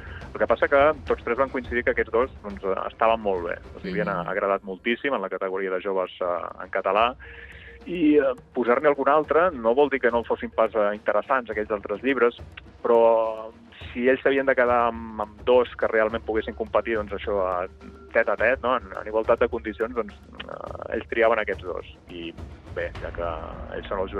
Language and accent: Catalan; Figueres, Catalonia, Spain; perquè jo soc de Figueres i ell també